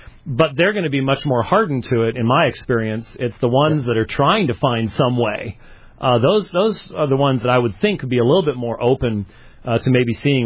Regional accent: Scotland, United Kingdom; I was being a Scotsman with no emotions

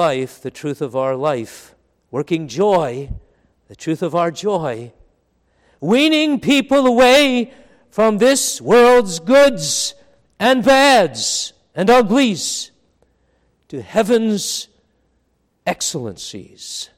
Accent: Long Island, New York, United States; I remember in the Methodist church where I was raised in Long Island, New York, they were preaching that way back then.

